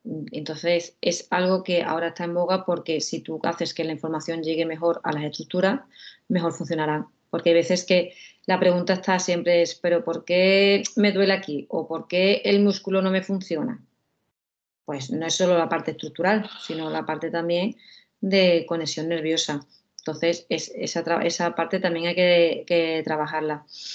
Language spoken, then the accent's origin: Spanish; Spain; somos aquí los españoles los que hemos desarrollado el tema de introducir las agujas